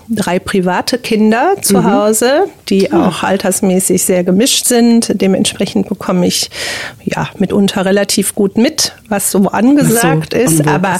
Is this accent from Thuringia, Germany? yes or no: no; Essen, North Rhine-Westphalia, Germany; now in Mettmann, Germany; Ich komme aus Mettmann. Ich habe immer eine klitzekleine Anfahrt bis nach Wuppertal und gebürtig komme ich aus Essen. Ich bin also eine richtige Ruhrpott-Pflanze, genau. Ja. Und da rutscht mir schon mal auch das eine oder andere dat und was raus.